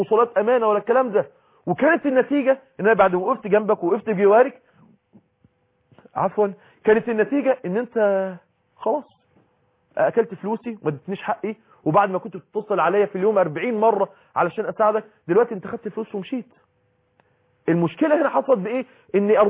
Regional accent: Egypt; يا جماعة أرض المدينة زي الأرض عندنا في مصر كده، أرض طينية

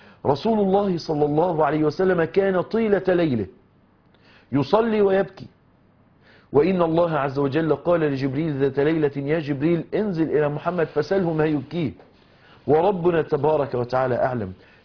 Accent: Egypt; النبي قايم كده زي ما احنا بنقول عندنا في اللغه الدارجه عندنا في مصر مزاجه رايق

